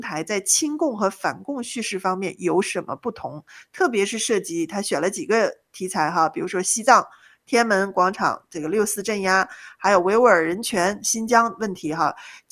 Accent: United States; 对不起，我们美国人也不能冒险

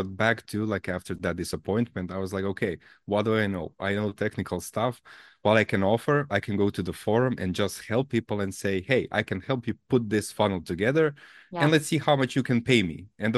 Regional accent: Croatia; Another huge disappointment for me was, when no one knew that I was from Croatia.

